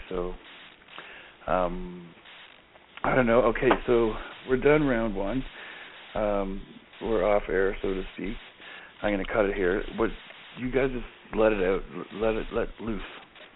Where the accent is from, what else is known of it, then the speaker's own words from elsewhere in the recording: Windsor, Ontario, Canada; I mean, I'm from Windsor, Ontario, Canada, and, you know, I'm just a small-town boy.